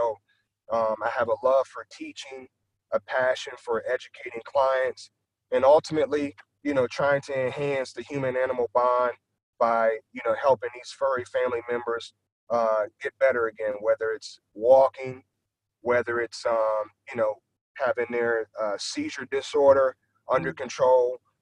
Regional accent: Akron, Ohio, United States; So I'm from Akron, Ohio. So, you know, Big Ten country.

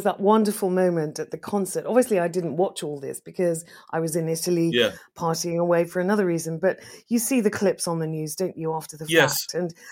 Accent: United Kingdom; We are British. We've produced some of the finest musical artists in the world, in history.

